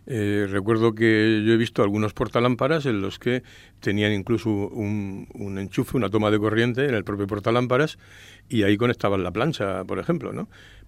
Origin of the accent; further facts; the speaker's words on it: Cartagena, Region of Murcia, Spain; Bueno, yo soy de nacimiento, nací en Cartagena. Yo hice allí mis estudios de bachillerato